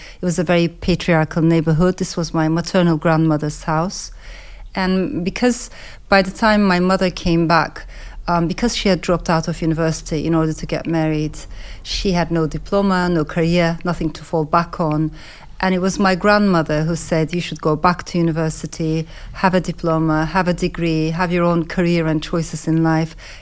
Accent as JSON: {"language": "English", "region": "Ankara", "country": "Turkey", "tie": "born or raised there", "also_born_or_lived": "Strasbourg, France", "said": "I was born in Strasbourg in France. So the first house that I was brought into as a baby was full of immigrants and leftist students smoking gauze and talking about revolution. From that environment, I then came to Ankara."}